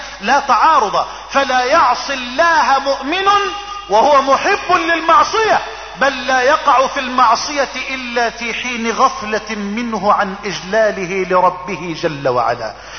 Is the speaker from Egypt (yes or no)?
yes; Egypt; اللهم اجعل بلدنا مصر واحة للامن والامان